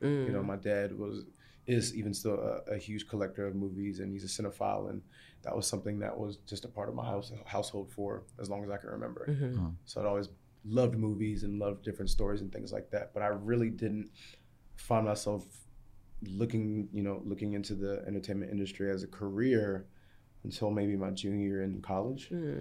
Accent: Maryland, United States; also born or lived in England; it wasn't, like, a huge part of my upbringing in Maryland.

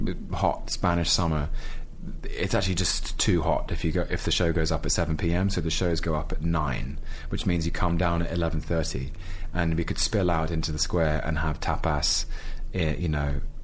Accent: London, United Kingdom; I mean this as a Londoner

